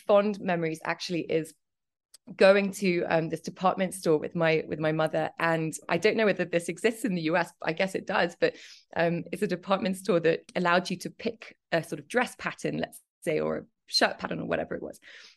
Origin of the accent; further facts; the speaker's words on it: Cambridge, East of England, United Kingdom; I'm England. I was born in Cambridge. Can you hear the accent? slightly. Was born in Cambridge, and I grew up there, which was an amazing place to grow up in. I grew up on a farm